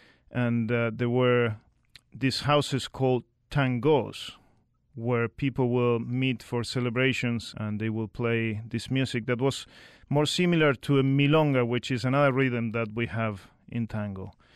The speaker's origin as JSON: {"language": "English", "town": "New York City", "region": "New York", "country": "United States", "said": "And also, I'm from New York City."}